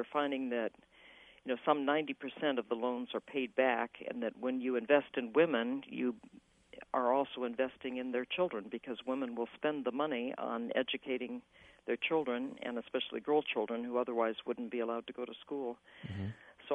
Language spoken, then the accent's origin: English; Denison, Iowa, United States; Well, I'm very proud of my Iowa roots. I was born and raised in Denison, and we still own a farm in Iowa, my husband and I, and visit often.